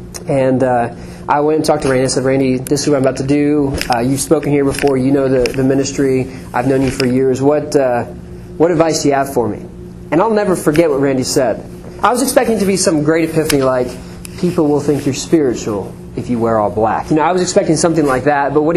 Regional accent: Ohio, United States; also born or lived in Philadelphia; When I was in high school, I lived in Ohio. I was born in Philadelphia, lived in Ohio after that.

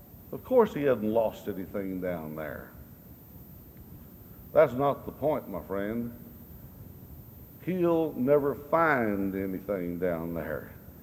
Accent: Arizona, United States; I had the privilege of growing up near the Mexican border in the state of Arizona. And as a very small child, I attended a school that was primarily Hispanic.

